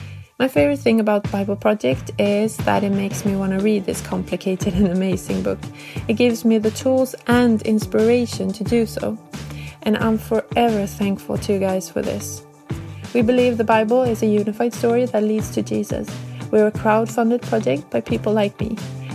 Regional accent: Sweden; and I'm from Sweden.

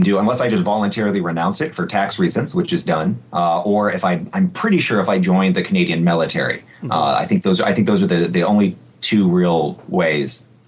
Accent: Nigeria; I grew up, I was born in Nigeria, which was a former British colony.

